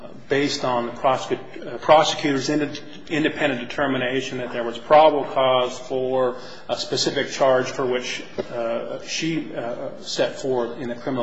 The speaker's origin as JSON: {"language": "English", "town": "Las Vegas", "region": "Nevada", "country": "United States", "said": "from Las Vegas, representing defendant and appellee of the Las Vegas Metropolitan Police Department."}